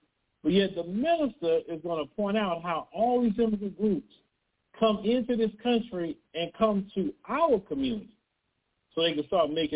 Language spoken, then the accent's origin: English; Port Arthur, Texas, United States; I've seen growing up in Port Arthur, where I'm from, how Vietnamese people came into Port Arthur.